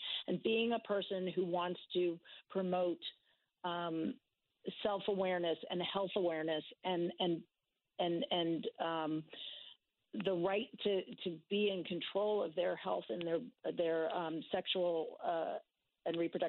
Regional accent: Connecticut, United States; growing up in Connecticut and still being connected with Connecticut and having trained in Connecticut

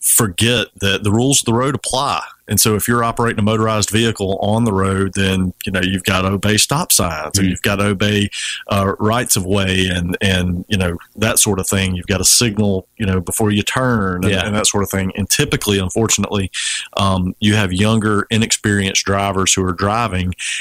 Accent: Satsuma, United States; I grew up in Satsuma

